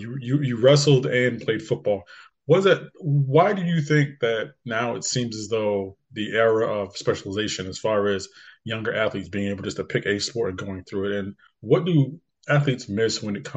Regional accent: Hartford, Connecticut, United States; Rare is the time, being a Connecticut native born and raised in Hartford, I get to talk to a Connecticut football coach

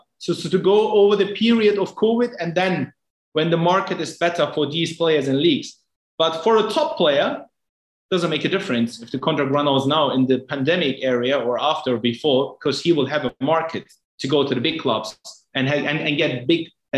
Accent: Germany; I'm coming from Germany

